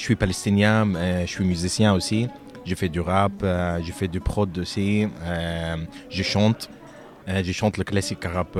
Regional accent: Lebanon; now in France; je suis palestinien, mais j'ai un papier du réfugié palestinien de Liban.

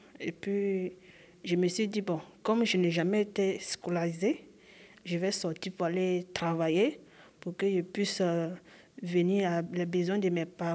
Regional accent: Danané, Montagnes, Côte d’Ivoire; moved away; Je viens de la Côte d'Ivoire, ma ville c'est Danané. Danané, c'est une petite ville de Côte d'Ivoire.

